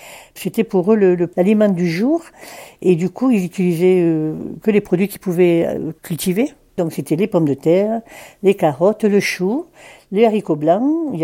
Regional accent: Luz-Saint-Sauveur, Occitanie, France; Je suis native de Luz. J'ai passé toute ma vie ici

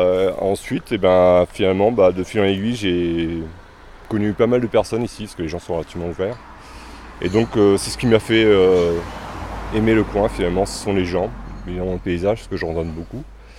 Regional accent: Orléans, Centre-Val de Loire, France; moi je suis natif d'Orléans voilà, à l'origine.

